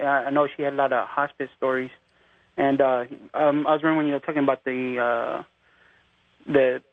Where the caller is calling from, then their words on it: San Antonio, Texas, United States; Okay, I'm calling from San Antonio.